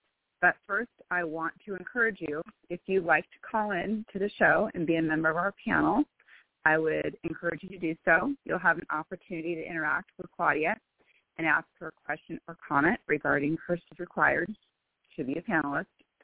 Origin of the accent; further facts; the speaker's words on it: Bellevue, Washington, United States; I am from Bellevue, Washington